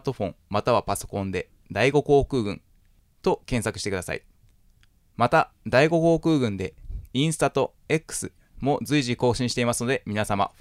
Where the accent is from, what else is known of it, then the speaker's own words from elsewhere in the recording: Kansai, Japan; 関西人なんで、まあ、どちらかというとですね